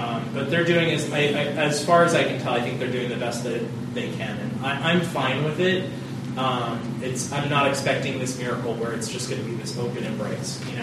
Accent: Orange County, California, United States; I'm from Orange County, but I spend a lot of time down here.

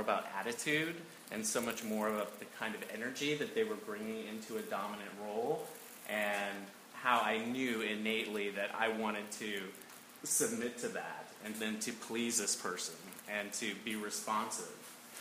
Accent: Fairbanks, Alaska, United States; moved away; I grew up in Fairbanks, Alaska, so not a whole big community like this. So I moved here in August.

